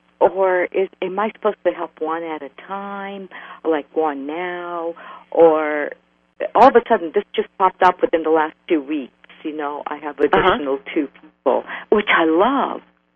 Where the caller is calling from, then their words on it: New Jersey, United States; New Jersey.